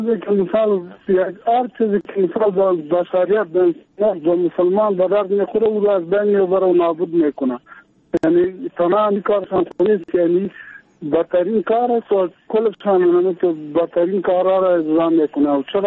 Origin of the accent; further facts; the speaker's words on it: Kabul, Afghanistan; ولایت ما کابل هست